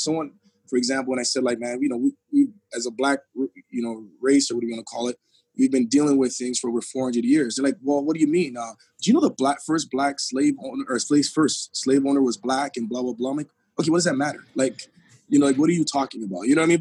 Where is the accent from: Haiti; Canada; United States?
Canada; I'm Canadian. I have two challenges in this market. I'm Black and I'm Canadian. So, you know, as Canadians, we already have our struggle of trying to make it to a certain level.